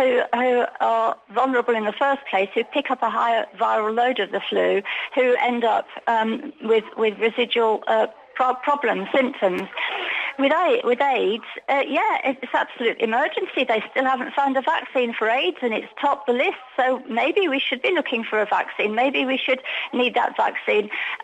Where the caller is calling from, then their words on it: Alicante, Valencian Community, Spain; Alicante.